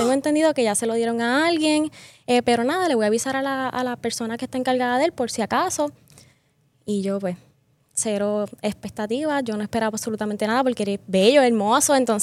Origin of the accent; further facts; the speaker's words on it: Aibonito, Puerto Rico; De Aibonito.